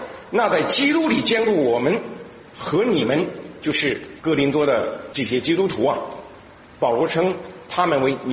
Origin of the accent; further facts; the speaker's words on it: China; moved away; 我们中国人概念当中的福是辟邪，是平安，是健康，是发财等等这些概念